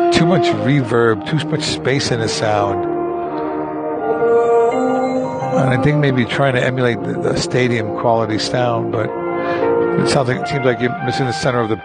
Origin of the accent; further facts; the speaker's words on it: San Francisco, California, United States; I'm from San Francisco, California.